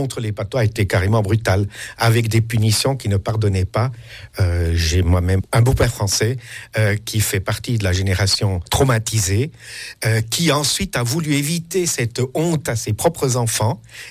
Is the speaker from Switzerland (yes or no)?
yes; Jura, Switzerland; on l'observe aussi chez nous dans le Jura.